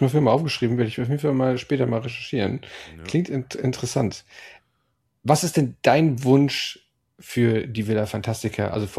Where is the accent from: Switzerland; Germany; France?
Germany; Hamburg; ich komme aus Hamburg